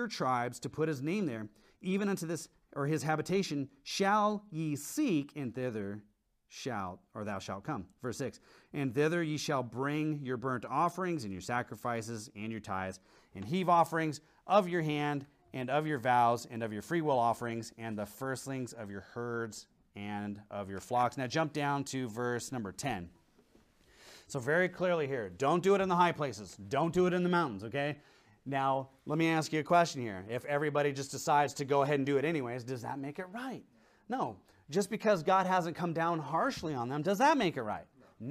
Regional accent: Washington, United States; You're growing up in Washington, you always hear this phrase, you know, swimming upstream. You hear it all over, not just in Washington, but the salmon industry is very popular up there. And I remember as a kid learning how, you know, salmon spawn.

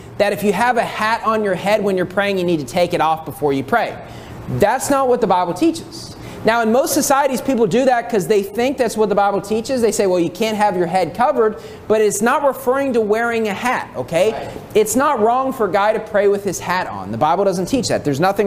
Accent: United States; now in Philippines; everything that happens in the U.S. is going to happen here just 20 years later. That's the way it works, because my home country brings the sin into the Philippines

